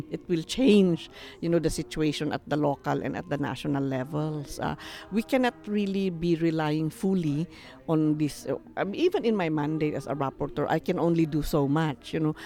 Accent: Cordillera Administrative Region, Philippines; I am Akankanae Igorot from the Cordillera region in the Philippines.

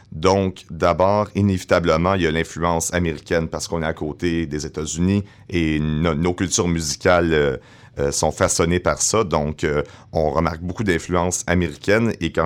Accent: Sherbrooke, Quebec, Canada; born there; also born or lived in Sudbury / Baie-Sainte-Marie / Moncton; now in Fredericton, Canada; Originalement, je suis né à Sherbrooke, au Québec, qui est une ville universitaire située dans l'est de la province. Puis ensuite, j'ai déménagé à Sudbury, en Ontario. Mm-hmm. Après ça, à la Baie-Sainte-Marie, en Nouvelle-Écosse, okay. Moncton, et maintenant à Fredericton.

